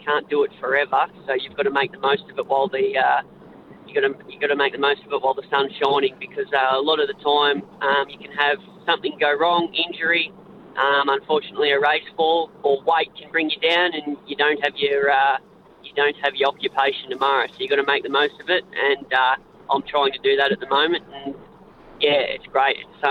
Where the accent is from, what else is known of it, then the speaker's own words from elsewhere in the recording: Swan Hill, Victoria, Australia; now in Bendigo, Australia; I was born and raised in Swan Hill, as you said earlier. So Swan Hill's 4 hours from Melbourne, and I did majority of my riding out of Swan Hill, and just recently moved to Bendigo 2 years ago